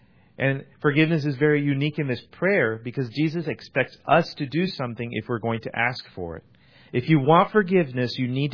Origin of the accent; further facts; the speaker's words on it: India; I'm from India. I can say this.